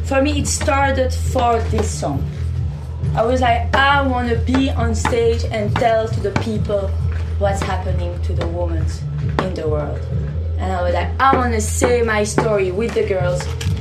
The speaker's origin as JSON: {"language": "English", "country": "Belgium", "said": "No, but we are super happy to be in because we are from Belgium."}